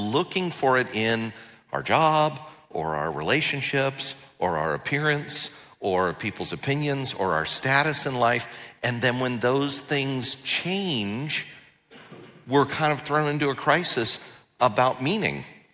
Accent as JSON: {"language": "English", "town": "Los Angeles", "region": "California", "country": "United States", "said": "I said, well, I'm from Los Angeles."}